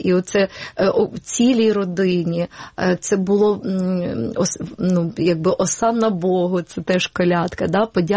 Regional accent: Western Ukraine, Ukraine; born there; now in Kyiv, Ukraine; я народилася на Західній Україні, а там майже все життя прожила у Києві.

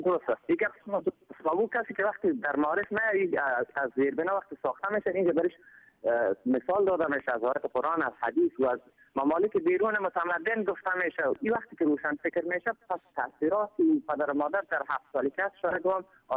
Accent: Afghanistan; born there; در افغانستان و دنیا آمدیم

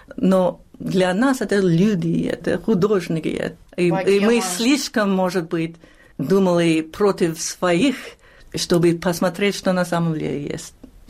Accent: New York City, New York, United States; И мы выросли в Нью-Йорке, значит, мы не были консервативными.

